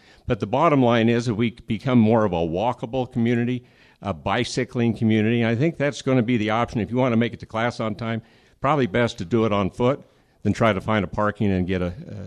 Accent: Logan, Utah, United States; born or raised there

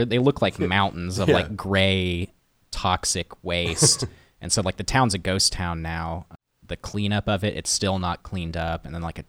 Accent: Oklahoma, United States; I feel it kind of fits our music a little bit though, of weird, dark nihilistic stuff, and we're from Oklahoma, and it's just kind

